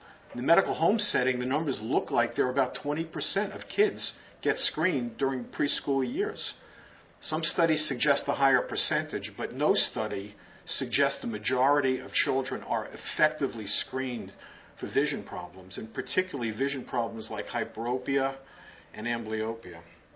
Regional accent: Massachusetts, United States; Well, I'm from Massachusetts and frankly proud to be.

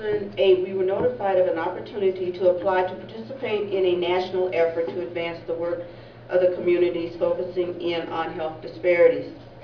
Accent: Memphis, Tennessee, United States; joined five other teams in Memphis, Tennessee, my hometown.

